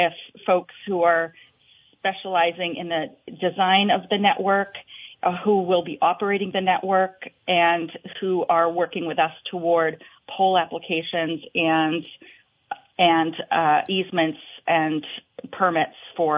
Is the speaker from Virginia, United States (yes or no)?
no; Vermont, United States; And I grew up here. I grew up in Vermont and in the 80s, and high-speed internet was not an option.